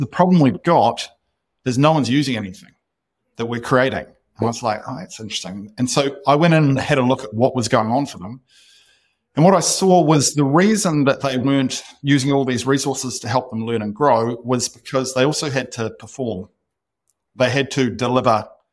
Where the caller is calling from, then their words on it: Nelson, New Zealand; also born or lived in United States; I'm calling in from Nelson, New Zealand. I lived the last 10 years in the United States